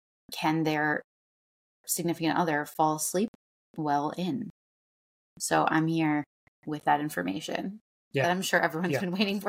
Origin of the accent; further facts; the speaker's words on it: Staten Island, New York, United States; I grew up on Staten Island where it was much more urban.